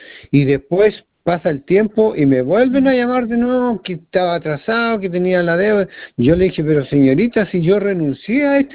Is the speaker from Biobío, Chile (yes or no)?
yes; Los Álamos, Biobío, Chile; Yo soy de Los Álamos, yo fui a Concepción, señorita, a renunciar.